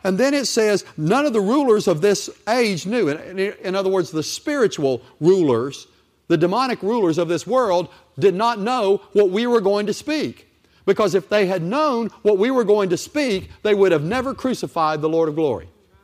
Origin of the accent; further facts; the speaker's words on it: Virginia, United States; I'm from Virginia. Ann's from West Virginia.